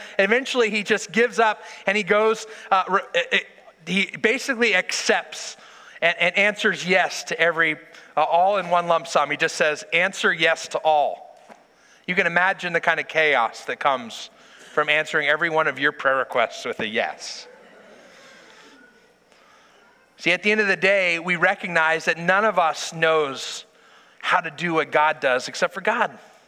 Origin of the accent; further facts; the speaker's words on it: Modesto, California, United States; I grew up in Modesto, California, and a town over was this town called Ripon.